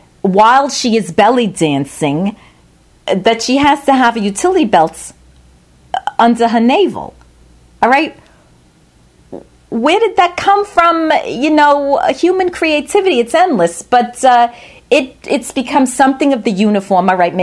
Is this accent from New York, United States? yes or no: yes; New York, United States; So we're from New York.